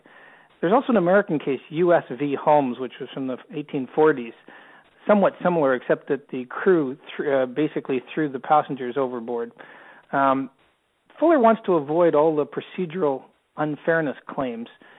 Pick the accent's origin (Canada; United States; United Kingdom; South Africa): Canada; now in Australia; If anyone's wondering why I sound like a Canadian down in Australia, I am a Canadian, but I've lived in Australia for quite a while.